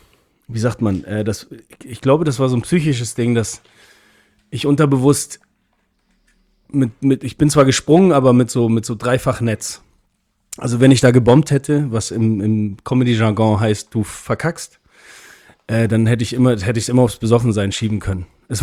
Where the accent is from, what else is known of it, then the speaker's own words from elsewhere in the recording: Hamburg, Germany; born there; ich bin in Hamburg. Ich bin in Barmbek geboren sogar.